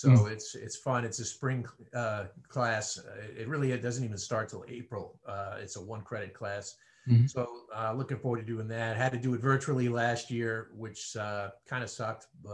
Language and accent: English; New York, United States; I grew up on Long Island and went to Satcham High School.